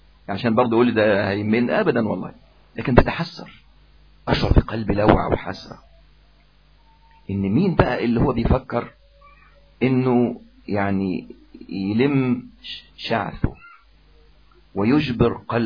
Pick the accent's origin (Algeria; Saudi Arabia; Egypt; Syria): Egypt; وذاك اكرش الكروش عندنا في مصر